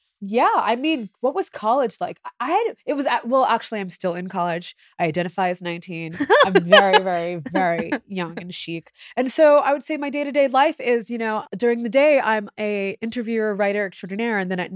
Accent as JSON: {"language": "English", "region": "Massachusetts", "country": "United States", "tie": "born or raised there", "said": "I grew up in Massachusetts."}